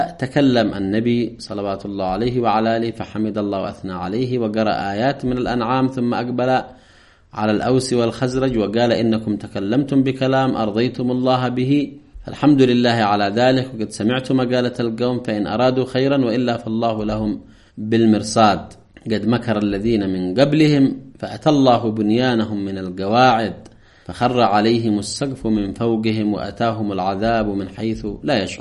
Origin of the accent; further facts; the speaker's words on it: Yemen; ويجب علينا كيمنيين أن نقتدي بهم